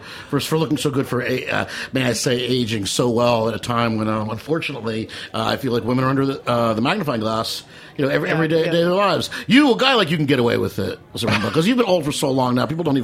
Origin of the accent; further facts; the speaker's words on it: Metuchen, New Jersey, United States; I'm Metuchen.